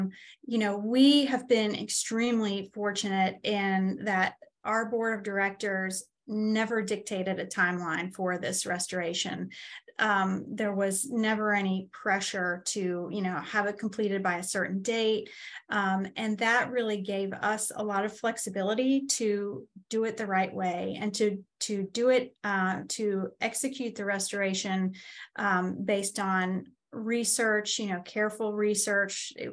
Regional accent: Long Island, New York, United States; I grew up on Long Island, so it was a long, long trip down from New York.

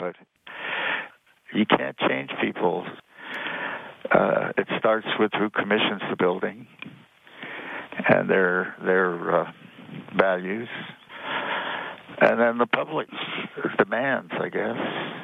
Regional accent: Canada; I grew up in Canada

